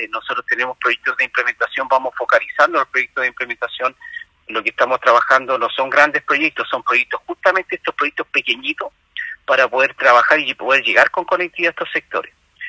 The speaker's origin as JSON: {"language": "Spanish", "town": "Talca", "region": "Maule", "country": "Chile", "tie": "born or raised there", "said": "yo soy de Talca, yo nací en Talca, por lo tanto tengo un aspecto bien importante por la séptima región"}